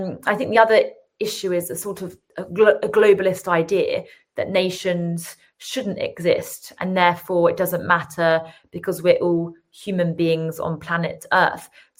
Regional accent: England, United Kingdom; it's totally unfair for us as British or, you know, English people to be subjected to mass migration.

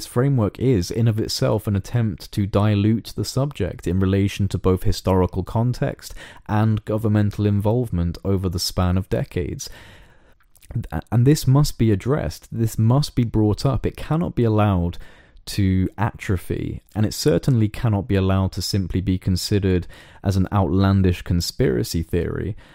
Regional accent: United Kingdom; And I speak as a citizen of the United Kingdom when I say that the conversation taking place in my home country in relation to this issue is completely non-existent.

